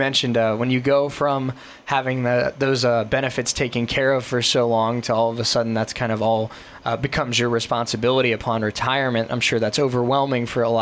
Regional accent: Cincinnati, Ohio, United States; I'm from South Ohio. I'm from Cincinnati.

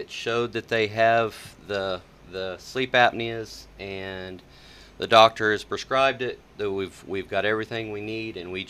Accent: Caney, Kansas, United States; I actually have born and raised in Caney, but I've worked in Coffeyville for pretty much my whole adult life since 1996.

